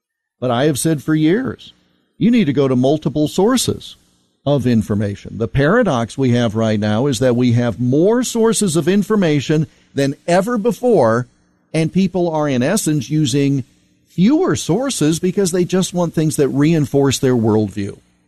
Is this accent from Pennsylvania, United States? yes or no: no; Iowa, United States; I was born in Iowa, raised in Iowa. I have lived in this state my entire life.